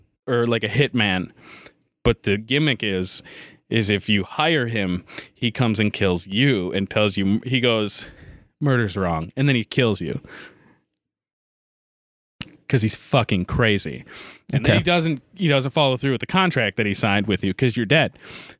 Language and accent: English; Ireland; Dude, I'm Irish and you're kind of fucking with me right now.